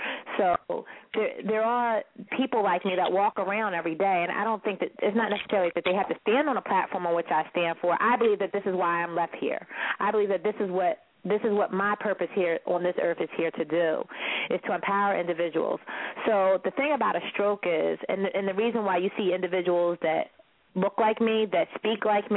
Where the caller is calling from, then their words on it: Philadelphia, Pennsylvania, United States; I've crossed a lot of states today. I'm actually in Philadelphia right now.